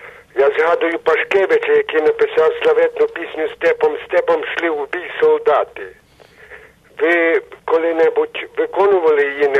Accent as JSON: {"language": "Ukrainian", "town": "Stryi", "region": "Lviv Oblast", "country": "Ukraine", "tie": "born or raised there", "also_born_or_lived": "Poltava", "said": "Справа в тому, що я народився в Полтаві, а виріс на Західній Україні в місті Стрий."}